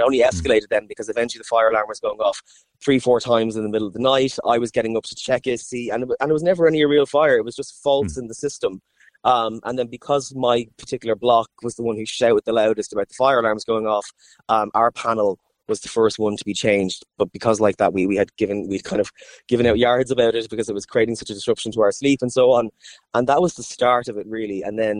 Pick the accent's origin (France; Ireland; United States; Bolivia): Ireland; Ballyfermot, Leinster; I'm from Ballyfermot, and I remember those apartments being built when I was maybe 13, 14.